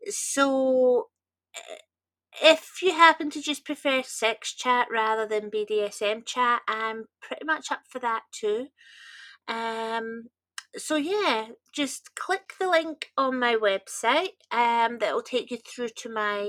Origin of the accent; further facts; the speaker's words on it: Scotland, United Kingdom; little sample of my voice so that you can hear that I am indeed Scottish.